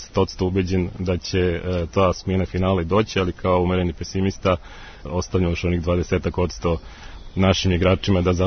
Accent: Serbia; ja kao Srbin koji živi ovde

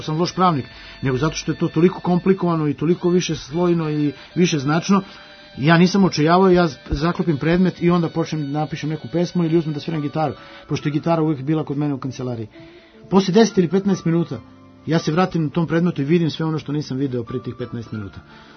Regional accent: Šabac, Šumadija and Western Serbia, Serbia; pošto sam rastao u Šapcu.

